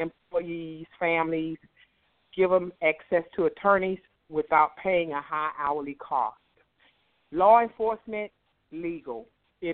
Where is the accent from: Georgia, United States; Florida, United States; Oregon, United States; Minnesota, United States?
Florida, United States; Miami; And I am from Miami, Florida